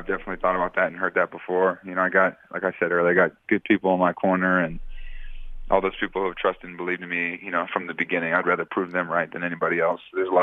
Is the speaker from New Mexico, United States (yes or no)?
no; California, United States; Growing up in NorCal has been amazing. And, yeah, I went to Oak Ridge High School, and we were rivals with Folsom